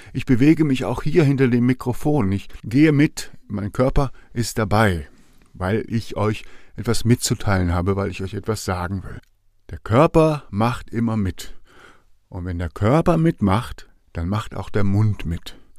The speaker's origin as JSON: {"language": "German", "region": "Baden-Württemberg", "country": "Germany", "accent": "Swabian", "said": "wenn ich als Schwabe arbeite und Schwäbisch rede"}